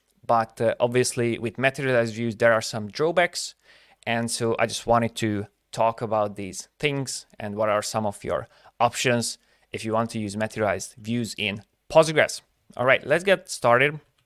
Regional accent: Hungary; English is a second language; I'm from Hungary, and I'm very happy to be able to present

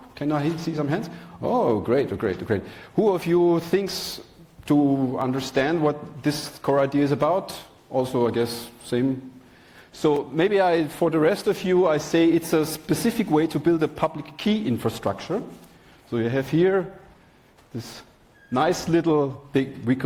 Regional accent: Vienna, Austria; English is a second language; so I'm from Vienna and I consider myself a digital human rights activist

